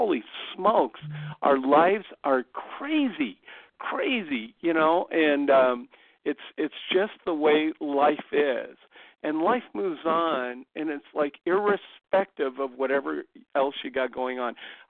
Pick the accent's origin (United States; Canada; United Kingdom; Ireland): Canada; And being a Canadian, I choose not to try to publicly get into the fray